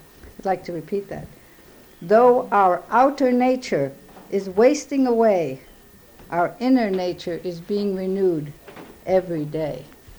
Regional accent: Minneapolis, Minnesota, United States; I'm from Minneapolis.

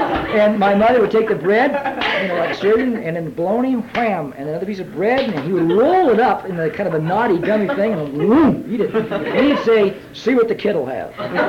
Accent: Illinois, United States; because we came from Southern Illinois, but every Christmas and summer was back to the farm in Southern Illinois.

